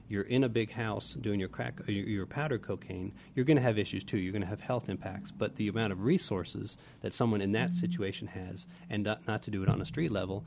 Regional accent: Miami, Florida, United States; So I grew up in Miami in the 80s and 90s.

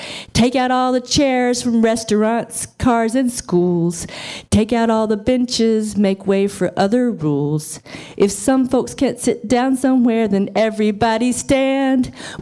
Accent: North Carolina, United States; Except I am from North Carolina, but this is like the first time I've ever been invited to read here

